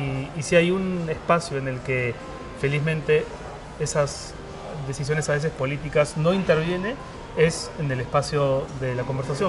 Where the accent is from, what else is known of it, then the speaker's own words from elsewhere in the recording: Peru; now in Madrid, Spain; yo me fui del Perú sin tener que irme del Perú, podría perfectamente haberme quedado. Me fui sabiendo dónde iba a vivir en Madrid, con mi número de seguridad social.